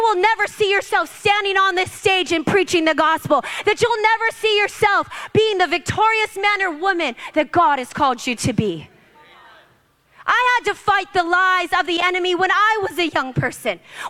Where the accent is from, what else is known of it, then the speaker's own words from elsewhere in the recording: Hawaii, United States; I'm like, I'm from Hawaii, folks.